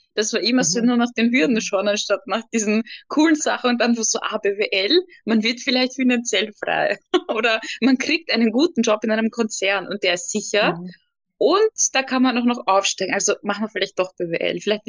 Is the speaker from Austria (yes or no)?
yes; Austria; born there; 32 Jahre alt, gebürtige Österreicherin, wie man hört